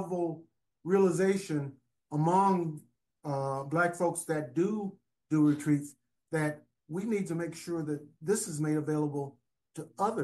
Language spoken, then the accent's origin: English; Alabama, United States; I am not a victim in ways that I grew up in Alabama